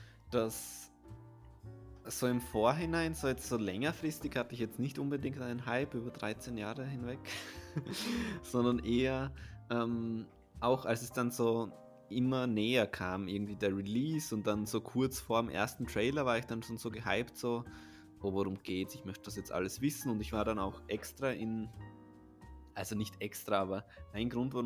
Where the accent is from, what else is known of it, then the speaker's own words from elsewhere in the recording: Austria; das ist ja schwer bei uns in Österreich, das zu finden